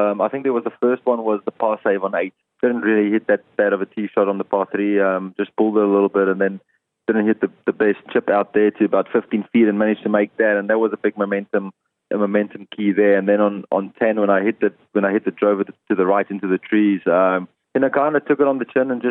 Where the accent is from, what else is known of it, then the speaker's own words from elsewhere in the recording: South Africa; You know, as a South African, this is one of our flagship events and the one that you really want to win. And it's just amazing to win it in South Africa, win in front of home fans